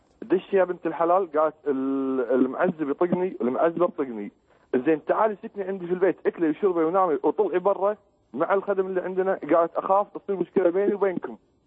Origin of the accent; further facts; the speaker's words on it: Kuwait; او دوله نيبال ما عندهم سفاره عندنا في الكويت